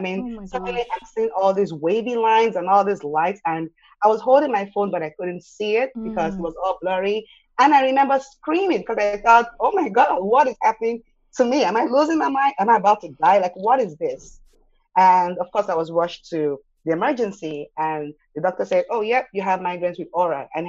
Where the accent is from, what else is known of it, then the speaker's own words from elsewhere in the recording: Nigeria; when I was a kid growing up in Nigeria